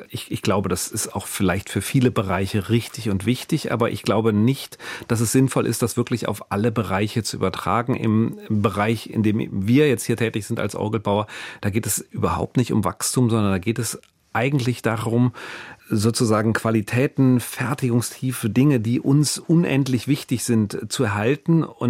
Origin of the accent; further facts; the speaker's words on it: Bonn, North Rhine-Westphalia, Germany; Ich bin natürlich auch als Rheinländer und als Bonner und ich habe eine Mutter aus Köln und von daher fühle ich mich natürlich viel mehr als Kölner häufig.